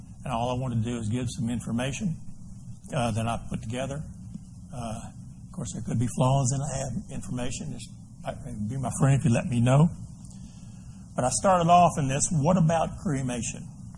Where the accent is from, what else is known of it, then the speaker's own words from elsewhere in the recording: Orange, Texas, United States; I remember growing up in Orange, we'd drive over to Bridge City, Texas.